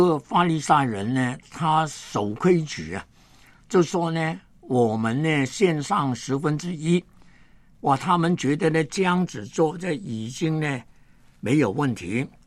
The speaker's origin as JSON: {"language": "Chinese", "country": "China", "said": "一般呢我们中国人呢有一个这个成语说金玉其外败水其中。"}